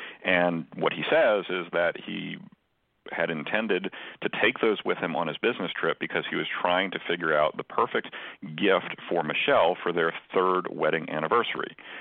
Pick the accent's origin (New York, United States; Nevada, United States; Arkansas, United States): New York, United States; Long Island; moved away as an adult; I grew up in Long Island, and I used a computer in my high school to find my way to North Carolina. I wound up going to the University of North Carolina.